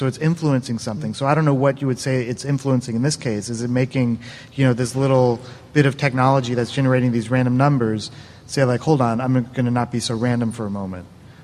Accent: Princeton, New Jersey, United States; Actually, I grew up in Princeton.

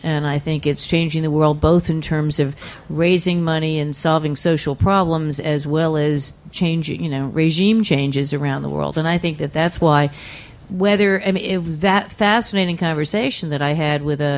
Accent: New Hampshire, United States; I come from New Hampshire. There's not a whole lot of people, I mean, in the neighborhood.

